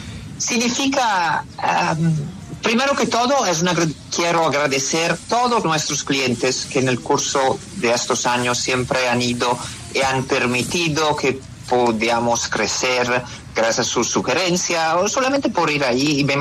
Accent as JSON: {"language": "Spanish", "country": "Italy", "second_language": "Spanish", "lives_now": "Colombia", "said": "porque yo vengo de Italia. Soy italiano 100%, pero ya soy colombiano de adopción"}